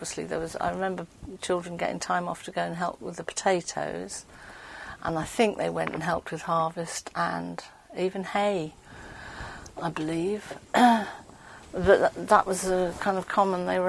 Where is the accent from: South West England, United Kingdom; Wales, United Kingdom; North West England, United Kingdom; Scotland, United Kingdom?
Scotland, United Kingdom; Being Scottish, my parents were very keen on education